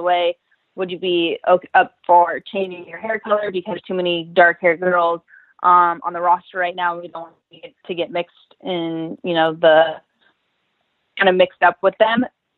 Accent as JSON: {"language": "English", "region": "California", "country": "United States", "said": "I'm from the Bay Area. We drive up north to see my family."}